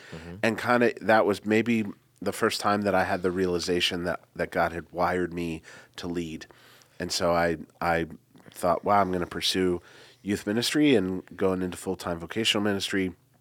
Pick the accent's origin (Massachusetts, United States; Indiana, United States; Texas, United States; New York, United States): Indiana, United States; Winona Lake; But I grew up in Winona Lake, Indiana